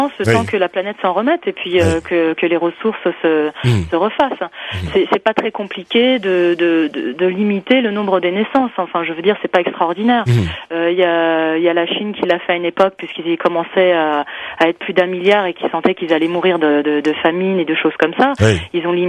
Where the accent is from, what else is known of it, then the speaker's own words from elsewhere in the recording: Paris, Île-de-France, France; moi je suis parisienne, et ici on me reconnaît parce que j'ai pas l'accent du Sud.